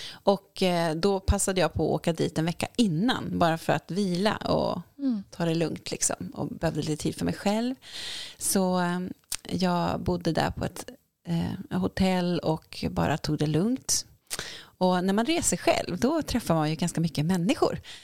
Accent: Uppsala, Uppsala County, Sweden; now in Gothenburg, Sweden; jag är från början Uppsalabo där jag växte upp. Sen har jag bott i Göteborg snart lika länge som jag bodde i Uppsala, vilket är fruktansvärt länge. Jag bor ute på Donsö i Göteborgs skärgård och jag har min familj där.

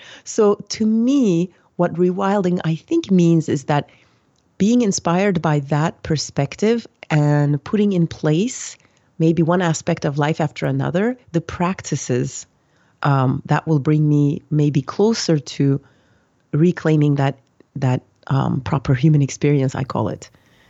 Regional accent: Turkey; moved away as an adult; also born or lived in United States; now in France; I am originally from Turkey. That's where I grew up. And then I lived in the US for 15 years. And I originally went there for college, and then I ended up staying there. And I lived on the two coasts, and I've been in France since 2007.

